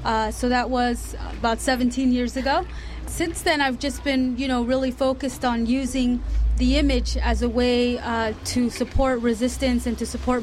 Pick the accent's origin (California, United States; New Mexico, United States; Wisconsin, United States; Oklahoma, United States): California, United States; starting in California, my home state.